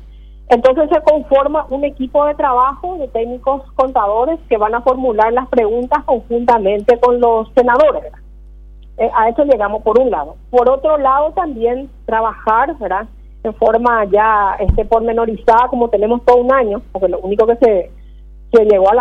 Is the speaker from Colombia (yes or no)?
no; Peru; en mi país, en Perú tenemos un congreso